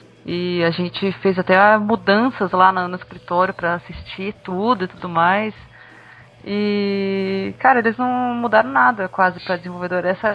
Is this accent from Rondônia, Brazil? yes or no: no; Minas Gerais, Brazil; now in Santa Catarina, Brazil; eu sou mineira em Santa Catarina